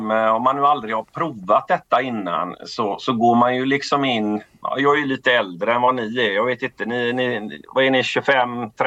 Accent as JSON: {"language": "Swedish", "town": "Gothenburg", "region": "Västra Götaland County", "country": "Sweden", "said": "som sagt. Jag är 40 år gammal och som ni hör jag är även då göteborgare."}